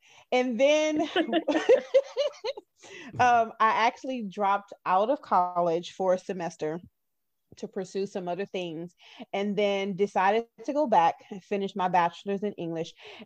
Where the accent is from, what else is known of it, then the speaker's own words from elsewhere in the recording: the South, United States; Because I'm a sweets person. I mean, I'm from the South. Come on.